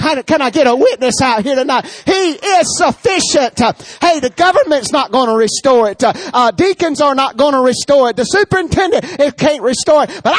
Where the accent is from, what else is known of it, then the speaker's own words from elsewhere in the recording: Rocky Mount, North Carolina, United States; And if you ever lived in Rocky Mount, North Carolina, you would know that what that's about. I was raised in Rocky Mount, and they got all them one-way streets